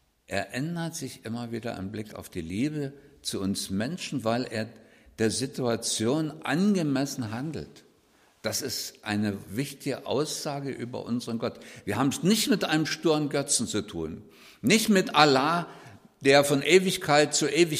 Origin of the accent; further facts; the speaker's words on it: Görlitz, Saxony, Germany; Das war die Behauptung in der Schule, mit der ich groß geworden bin in Görlitz.